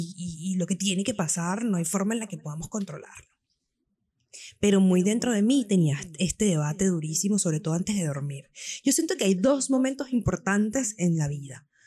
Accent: Venezuela; yo soy venezolana

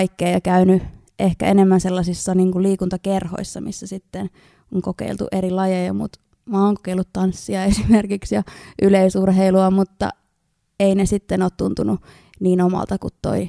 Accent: Pieksämäki, South Savo, Finland; Mä oon kotoisin tuolta Itä-Suomesta, Pieksämäeltä.

